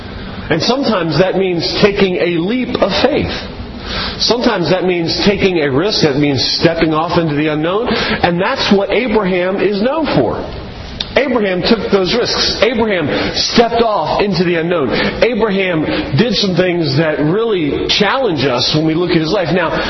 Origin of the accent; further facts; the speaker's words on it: Baltimore, Maryland, United States; also born or lived in Southern California; I grew up in Baltimore, so I had resumes out in Baltimore. We had lived in Southern California.